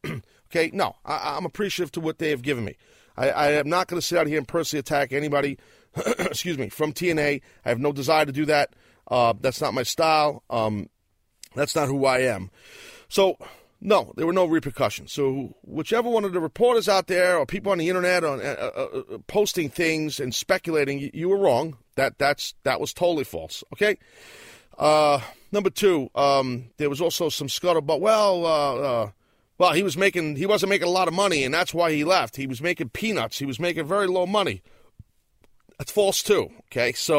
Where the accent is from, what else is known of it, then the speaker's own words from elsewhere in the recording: United States; Okay, when I say some other country, I'm an American.